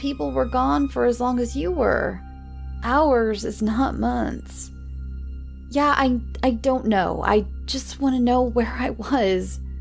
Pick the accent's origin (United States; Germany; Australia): United States; Oregon; now in Texas, United States; I was born and raised in Oregon. I moved to Texas about 4 years ago to get away from my ex-husband and my entire family.